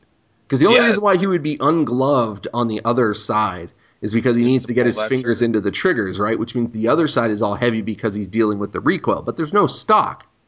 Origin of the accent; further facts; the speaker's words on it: Canada; You know, I'm Canadian. I read comics.